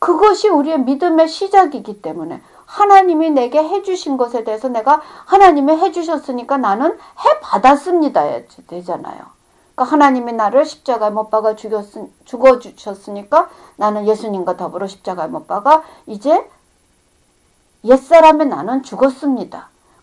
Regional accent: South Korea; now in United States; 우리는 지금 미국 땅에서 사니까 한국에서 태어난 사람들이 지금 미국에 와서 살고 있어요.

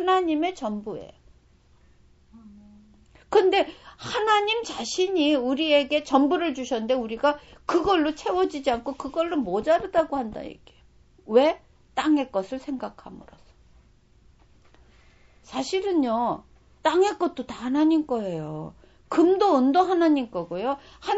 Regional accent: South Korea; 그리고 저는 또 한국 사람이지요.

